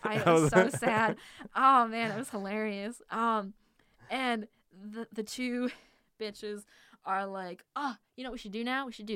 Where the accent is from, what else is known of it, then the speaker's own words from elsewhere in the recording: Wisconsin, United States; now in California, United States; I'm from Wisconsin. There's not really pools. We have lakes, but like we didn't go very often.